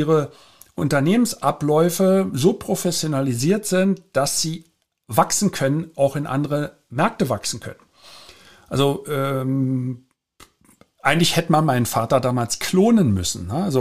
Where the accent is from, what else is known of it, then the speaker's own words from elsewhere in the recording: Berlin, Germany; Ich bin ja in Berlin, in West-Berlin groß geworden.